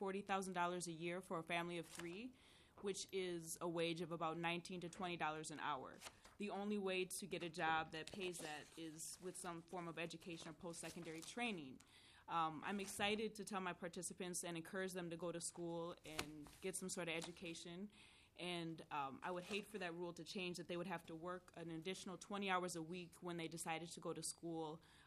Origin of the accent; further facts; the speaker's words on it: St. Paul, Minnesota, United States; I am born and raised in St. Paul, Minnesota. I am also a descendant of the White Earth Ojibwe Reservation.